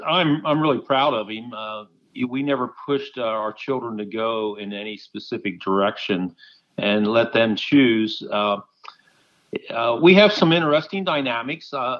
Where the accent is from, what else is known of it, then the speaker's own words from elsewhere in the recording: Pennsylvania, United States; I'm from South Central Pennsylvania, Lebanon County.